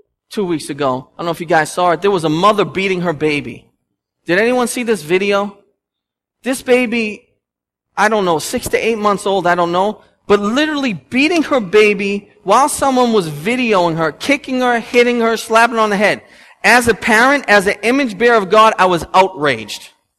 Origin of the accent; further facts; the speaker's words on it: Boston, Massachusetts, United States; We're from Boston. You don't say that and then not lay out.